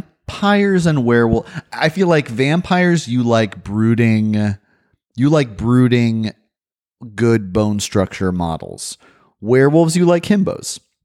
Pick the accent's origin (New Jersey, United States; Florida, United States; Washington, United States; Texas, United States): Florida, United States; I grew up in Florida, and so that the heat really is kind of treated like the enemy there.